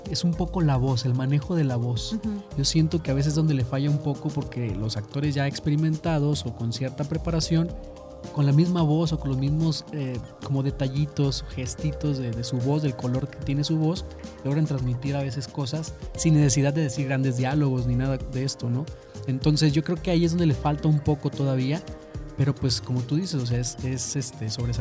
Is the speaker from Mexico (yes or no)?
yes; Mexico; por el hecho de que pues, somos mexicanos